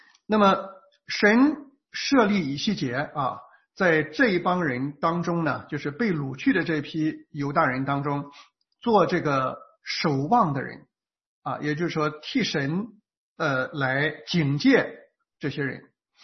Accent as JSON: {"language": "Chinese", "country": "China", "said": "所以我们中国人文化为什么跟这个"}